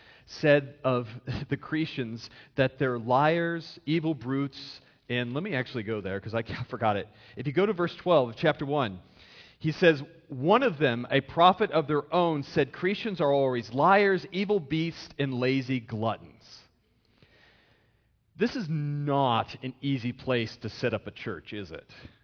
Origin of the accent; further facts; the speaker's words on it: California, United States; because I'm from California, they're kind of like Californians.